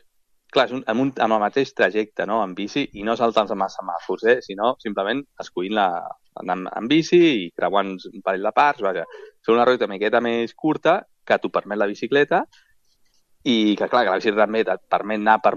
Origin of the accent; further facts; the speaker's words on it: Castelldefels, Catalonia, Spain; a Catalunya en concret, jo soc de Castelldefels